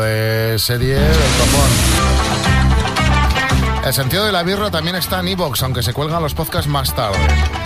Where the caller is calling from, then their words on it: Seville, Andalusia, Spain; Soy una sevillana, gracias.